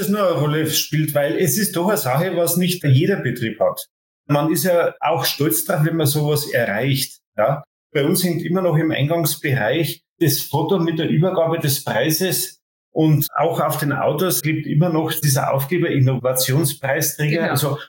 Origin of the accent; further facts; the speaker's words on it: Bavaria, Germany; bei uns in Bayern